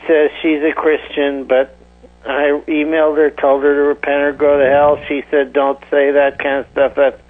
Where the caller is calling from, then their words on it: California, United States; from California.